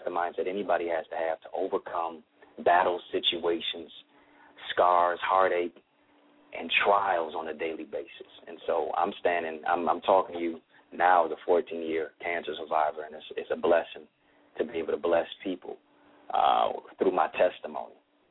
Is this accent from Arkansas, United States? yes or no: no; Detroit, Michigan, United States; also born or lived in Kingston, Jamaica; Yeah, I'm from Detroit. I'm raised here in the city, but I also grew up in Kingston, Jamaica.